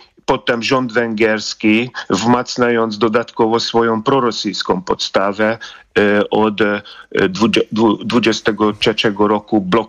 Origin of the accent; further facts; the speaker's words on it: Hungary; Polish is a second language; czyli węgierskie cele, bo jestem Węgrem, teraz mówię z tego punktu widzenia